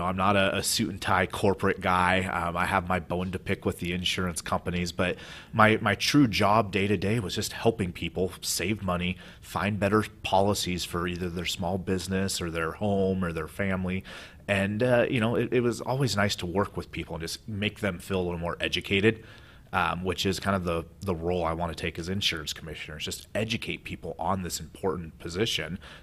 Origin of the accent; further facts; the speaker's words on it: Marysville, Washington, United States; I loved growing up in Marysville, but, you know, like most young adults, right, you want to get away from your parents and such. So lived in Everett for a while with my guy friends.